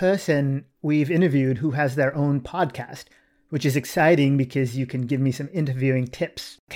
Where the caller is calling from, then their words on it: San Francisco, California, United States; I am calling you from San Francisco.